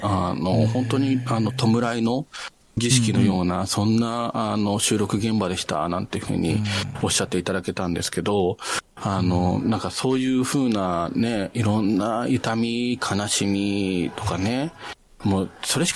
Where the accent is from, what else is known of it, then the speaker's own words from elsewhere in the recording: Ichikawa, Chiba, Japan; 元八幡っていうね、僕の地元のあのツタヤがあるんだけど、もうなくなっちゃったんだけどね。